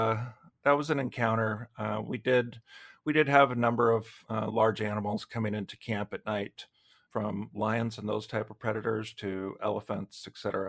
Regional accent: Montana, United States; So I grew up in Montana, grew up in the great outdoors on a ranch, the whole works.

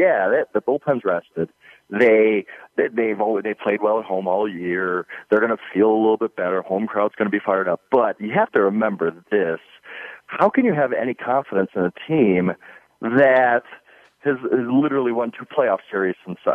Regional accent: Wisconsin, United States; No, it's always, yeah, oh, of course I'm from Wisconsin.

